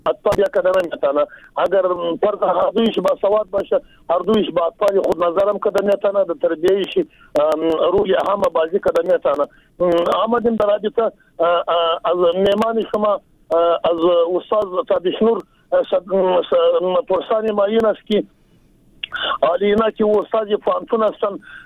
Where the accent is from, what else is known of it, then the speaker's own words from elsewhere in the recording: Jowzjan, Afghanistan; ما قریص پشتون هستم از جوزجان.